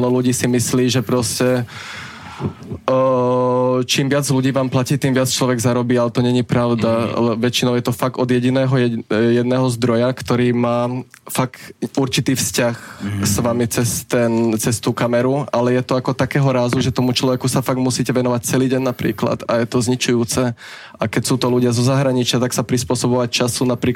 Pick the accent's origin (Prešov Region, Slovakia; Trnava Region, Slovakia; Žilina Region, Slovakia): Trnava Region, Slovakia; Jelka; som z malej dedinky a fakt pochádzam z malej dediny Jelka, to je proste 50 km od Bratislavy a moji rodičia sú extrémne pobožný